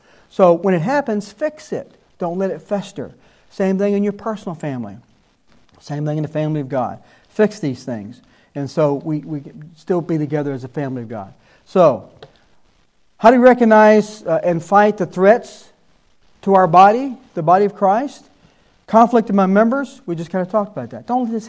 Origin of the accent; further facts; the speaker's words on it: the South, United States; Now, I'm from the South.